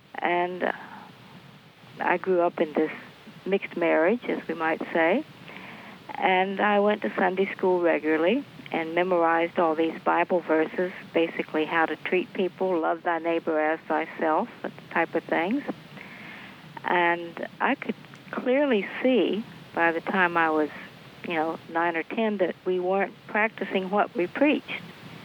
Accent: Arlington, Virginia, United States; I grew up in Arlington, Virginia, which was definitely the South.

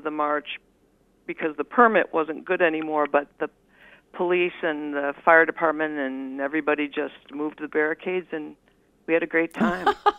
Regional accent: Champaign, Illinois, United States; I'm from Champaign, Illinois, which is a college town that's about 2 hours from Chicago.

